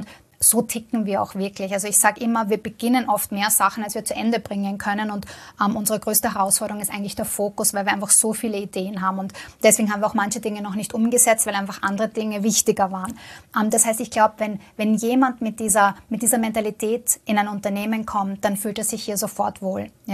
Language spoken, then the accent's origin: German; Vienna, Austria; Aber ich komme selber aus Wien, ja, also ich arbeite quasi auch am Land, ja.